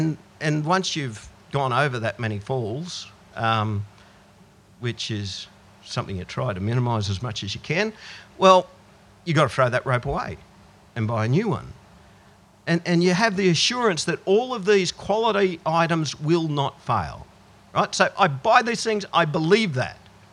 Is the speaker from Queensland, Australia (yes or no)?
yes; Goondiwindi, Queensland, Australia; I grew up in Gundawindi. We lived in Dalby. Now we live out here. None of those places even have a hill.